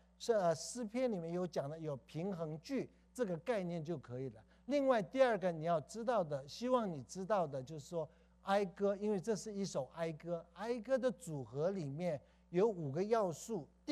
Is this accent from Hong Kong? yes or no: no; South Korea; Chinese is a second language; 因为我从小在韩国长大，国语有的时候学的不是很好